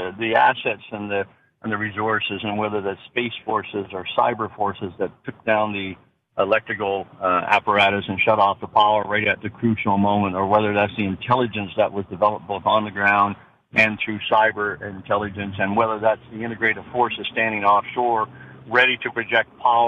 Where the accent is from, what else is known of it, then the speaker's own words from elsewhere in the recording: Canada; Very, very close to home as a Canadian commander in Afghanistan with rules of engagement.